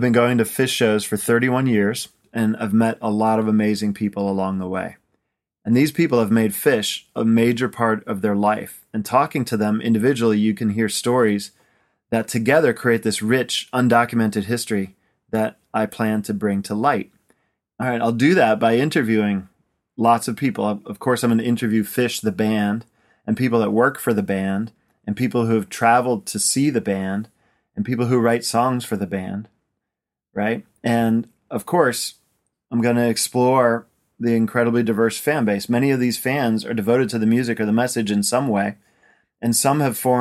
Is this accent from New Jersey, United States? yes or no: yes; Princeton, New Jersey, United States; born there; first language Swedish; English is a second language; also born or lived in Sweden; I was born in Princeton, and I still live pretty close to there, Princeton, New Jersey. I spent a chunk of my childhood in Sweden, though. My mom's Swedish. It was my first language.